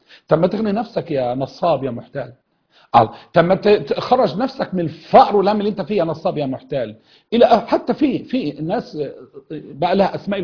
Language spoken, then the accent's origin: Arabic; Egypt; واي شيخ عندنا في مصر وفي غير مصر